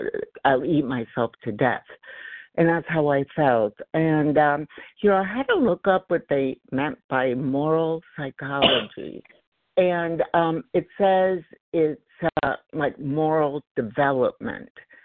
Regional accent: Los Angeles, California, United States; I am from Los Angeles.

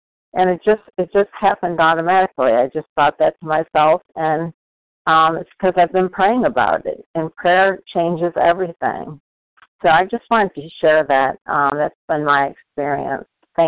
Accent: Raleigh, North Carolina, United States; I'm from Raleigh, North Carolina.

